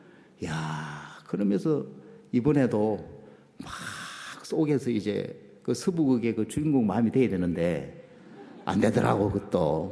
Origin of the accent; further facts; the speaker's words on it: Hapcheon, South Gyeongsang, South Korea; 고향 거창이 이제 고향 바로 옆이죠. 제가 합천이 고향이니까